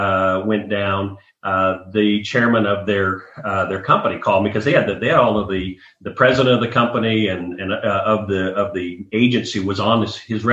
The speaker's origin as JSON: {"language": "English", "region": "Nebraska", "country": "United States", "tie": "born or raised there", "said": "to take you back, I grew up in Nebraska. and went to school at the University of Nebraska"}